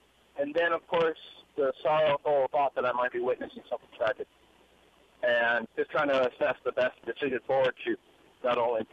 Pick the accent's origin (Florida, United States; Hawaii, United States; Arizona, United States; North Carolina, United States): Hawaii, United States; Kailua; I'm from Kailua, Oahu.